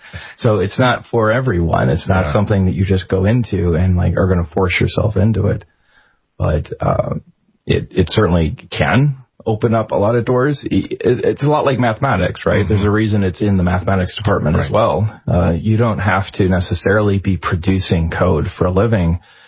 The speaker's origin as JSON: {"language": "English", "region": "Missouri", "country": "United States", "said": "I'm originally from Missouri, and I've taught at several institutions there."}